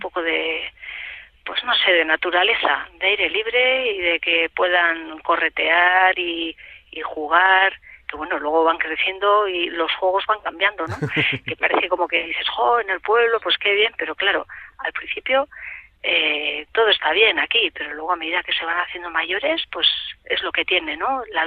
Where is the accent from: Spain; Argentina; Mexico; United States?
Spain; Zumárraga, Basque Country; now in Vitoria-Gasteiz, Spain; nosotros venimos de Guipúzcoa, de Zumárraga, del Goierri, de pueblo, ¿no? Pero bueno, pues por asunto de trabajo y demás, nos vinimos a Vitoria